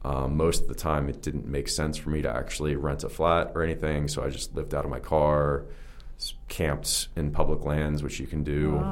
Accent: United States; I am an American.

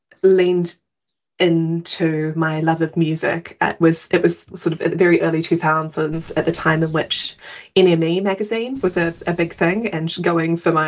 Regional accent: Auckland, New Zealand; I grew up in Auckland, so sort of in the border between Mount Roskill and Three Kings, and that's part of Auckland, a really vibrant multicultural community.

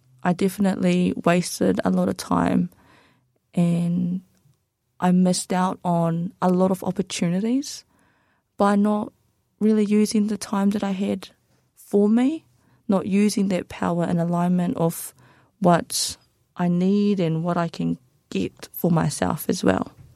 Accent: Tolaga Bay, Gisborne, New Zealand; also born or lived in Te Kaha / Hicks Bay / Te Araroa; now in Dunedin, New Zealand; I have been living in Dunedin for 6 years now, going into my seventh. And I moved here from Tolaga Bay, which is in the North Island, around north of Gisborne. That is one of the towns that I grew up

